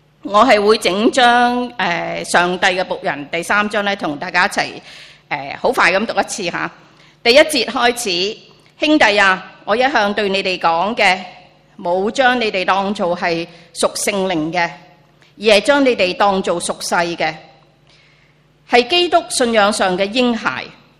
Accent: Guangdong, China; 我们中国人广东人说吃糊仔

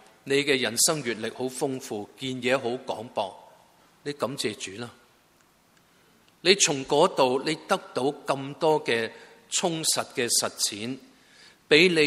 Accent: Guangdong, China; 即系所谓我广东人叫开窍啊

